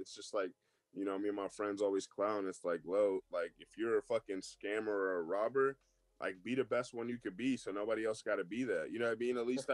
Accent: Cleveland, Ohio, United States; now in Vancouver, Canada; So even though I was from Cleveland, I moved to Vancouver

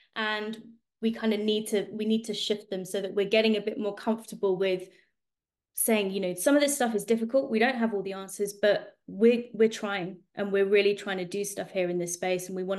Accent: United Kingdom; I mean, I'm a Brit, aren't I?

